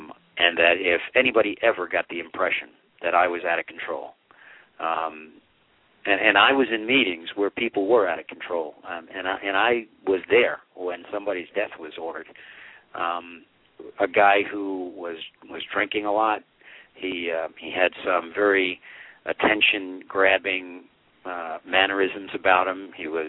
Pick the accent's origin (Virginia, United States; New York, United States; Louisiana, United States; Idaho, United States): New York, United States; I grew up in New York, and in the beginning of my book, I talk about the fact that my grandfather used to be part of a crew that worked for Lucky Luciano in New York.